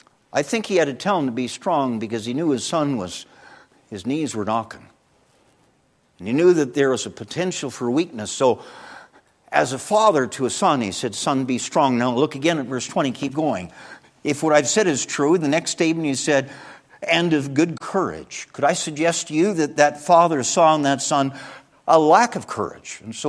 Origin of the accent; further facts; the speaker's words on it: St. Catharines, Ontario, Canada; we're from Niagara Falls, St. Catharines, Ontario area there.